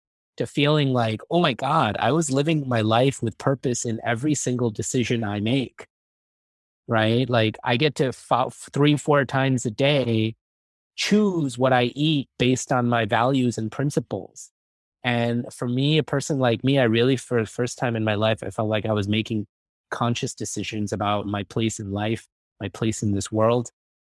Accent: New York City, New York, United States; growing up in New York City, it was like my food pyramid was basically like a big slice of pizza.

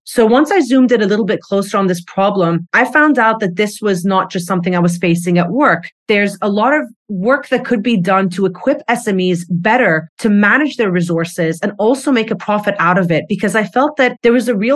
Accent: United Arab Emirates; I grew up in the UAE, so that made me really aware of how the climate was changing over the years.

